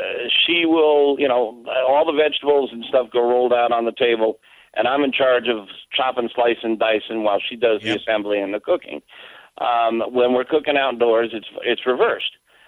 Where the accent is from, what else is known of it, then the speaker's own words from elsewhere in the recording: the South, United States; I was raised mostly in the South. My family is Jewish.